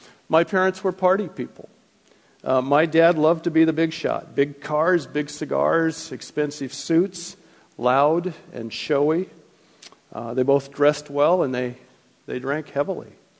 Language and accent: English; Hollywood, California, United States; born there; I was born in Hollywood, California.